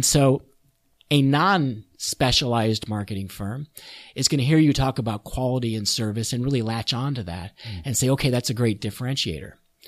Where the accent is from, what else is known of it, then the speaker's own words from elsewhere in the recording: Buffalo, New York, United States; We're from Buffalo, New York. So we're not in a market where we're the hot up and coming place to be.